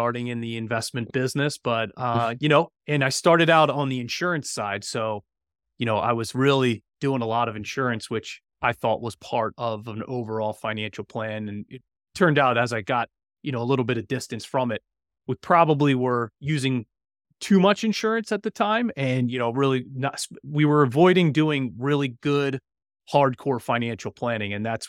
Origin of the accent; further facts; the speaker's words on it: Delaware, United States; That's right. Very boring. I've never left. Grew up here. And most people, when they say hear I'm from Delaware, they always say, oh, I drove through there once.